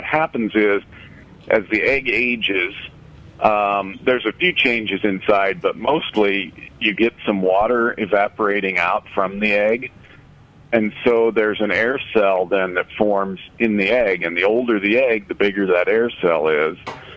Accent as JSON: {"language": "English", "region": "Midwest", "country": "United States", "said": "I'm still from the Midwest, where we overcook things, I guess."}